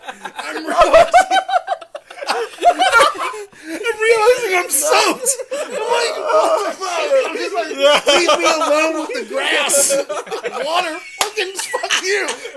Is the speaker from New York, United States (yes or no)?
no; Washington, United States; hi, I'm from Washington. I also like paychecks from my government.